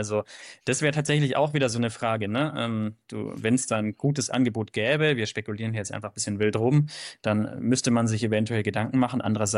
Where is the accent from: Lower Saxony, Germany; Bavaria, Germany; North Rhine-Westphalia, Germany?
Bavaria, Germany; Also ich komme ursprünglich aus Bayern.